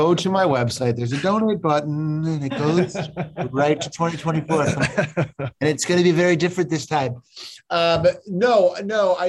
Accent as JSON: {"language": "English", "town": "Chicago", "region": "Illinois", "country": "United States", "tie": "born or raised there", "said": "I grew up in Uptown, which like my neighbor got shot in front of our house."}